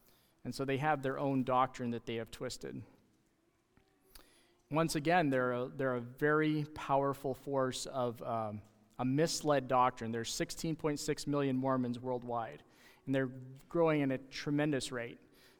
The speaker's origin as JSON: {"language": "English", "region": "Alberta", "country": "Canada", "tie": "born or raised there", "said": "where I grew up in Alberta, Canada there, we had a lot of Mormon influence."}